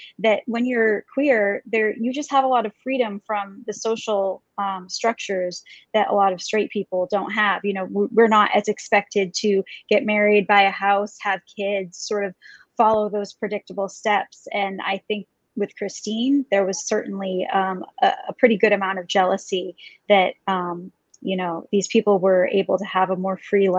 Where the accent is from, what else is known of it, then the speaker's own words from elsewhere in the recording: Brunswick, Maine, United States; I'm from Brunswick, Maine, which is not the most rural place. Bowdoin College is there, which some people know, but we definitely live sort of out in the boony part of Brunswick.